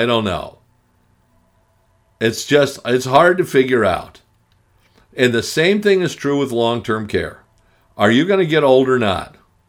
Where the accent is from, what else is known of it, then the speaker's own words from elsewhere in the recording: Arizona, United States; Or every year, growing up in Arizona, there'd be two or three people that would die going out to the Superstition Mountains looking for the lost gold.